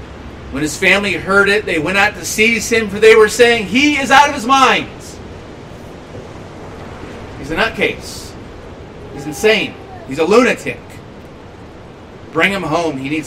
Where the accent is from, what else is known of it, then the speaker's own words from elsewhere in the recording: Los Angeles, California, United States; If you're not from here, I'll say, well, I'm from Southern California. Maybe you know a little bit about Southern California. I'll say, well, I'm from Los Angeles.